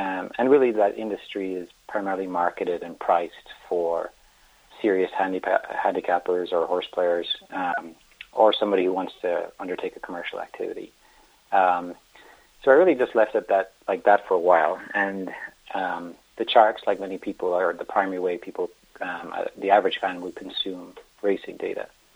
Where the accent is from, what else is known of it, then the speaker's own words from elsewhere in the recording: Ireland; now in United States; So I'm originally from Ireland, and when I moved to the U.S.